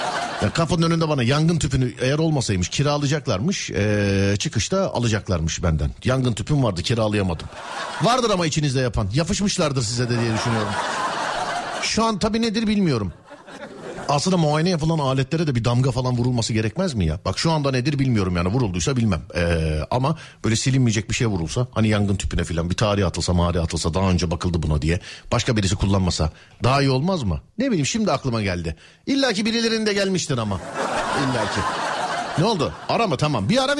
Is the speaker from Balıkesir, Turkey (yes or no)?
no; Gaziantep, Turkey; Doğma büyüme Antepliyim. Antep benim memleketim ama Antep'ten bıktım. Çünkü İstanbul'da ev tuttum.